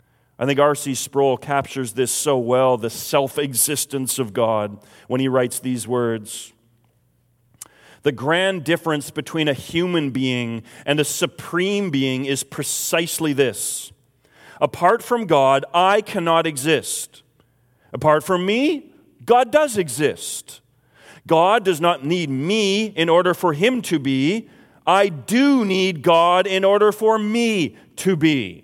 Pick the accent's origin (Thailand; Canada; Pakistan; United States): Canada; Courtenay, British Columbia; I spent the most of my younger years growing up in Courtney on the Northern Island.